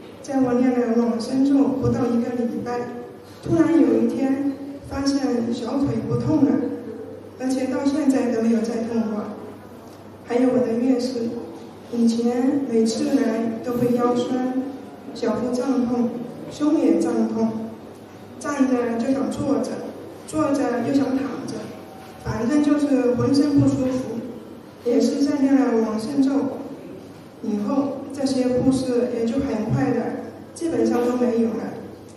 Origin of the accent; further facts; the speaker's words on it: Sichuan, China; 我来自中国四川，从2013年开始学习心灵法门，到现在已经有5年多了。